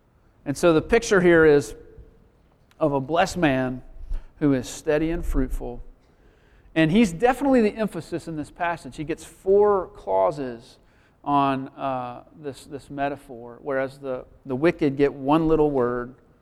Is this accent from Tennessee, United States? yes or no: yes; Nashville, Tennessee, United States; I grew up in Nashville, and I moved here in 2004 to work at a campus with a campus ministry at USC